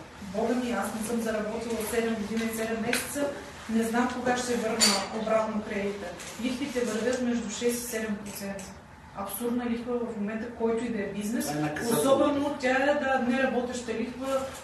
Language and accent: Bulgarian; Silistra, Silistra Province, Bulgaria; Аз съм от Силистра.